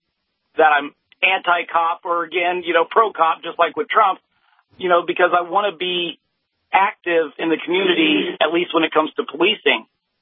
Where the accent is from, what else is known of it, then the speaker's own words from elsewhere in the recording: Kansas, United States; here in Kansas, you know, we are a small population. I mean, we only have 2.9 million people. And in my hometown, we have less than 50,000